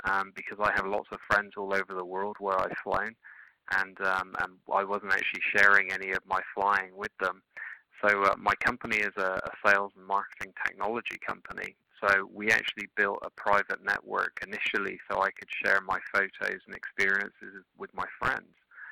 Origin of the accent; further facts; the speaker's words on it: England, United Kingdom; now in United States; I'm actually originally from England. I've spent lots of time in lots of different countries, so I've got a slightly different accent than most.